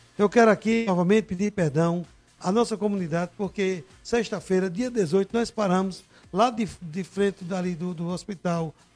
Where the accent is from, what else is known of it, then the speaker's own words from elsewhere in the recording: Northeast Region, Brazil; porque eu sou do Nordeste, falo meio enrolado.